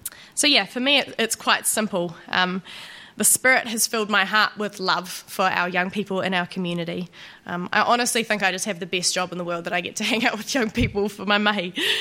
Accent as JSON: {"language": "English", "region": "Auckland", "country": "New Zealand", "lives_now": "New Plymouth, New Zealand", "said": "I'm from Auckland, and I'm mihi to the ancestral spiritual landmarks of New Plymouth, where I now live."}